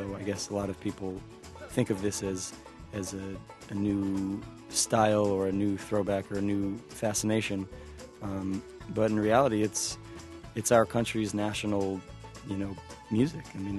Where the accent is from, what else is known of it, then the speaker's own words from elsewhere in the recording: Brooklyn, New York, United States; we're young people from Brooklyn.